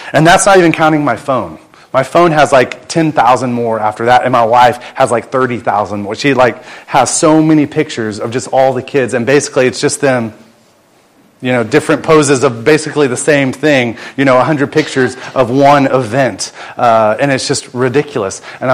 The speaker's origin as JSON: {"language": "English", "country": "United States", "said": "You know, as an American, we put a stick of butter in there."}